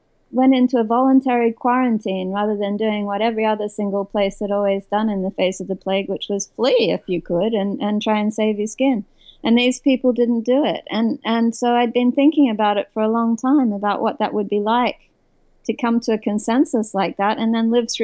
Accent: Australia; but me being an Australian of a certain generation, travel was a given. All Australians travel far and hard.

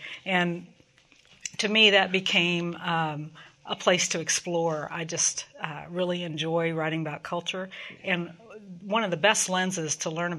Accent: Kansas, United States; also born or lived in Bangkok, Thailand; Well, my family is from India, northern India. I was born in Thailand, and then my family came to the U.S. when I was a child, very small child. So I grew up in Kansas.

